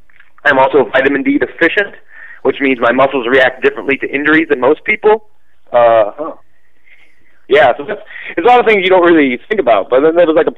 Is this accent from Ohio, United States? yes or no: yes; Cleveland, Ohio, United States; born there; For anyone who was ever going to visit my Wikipedia, I was not born in Lakewood, Ohio. I was born in Cleveland, Ohio. So there you go.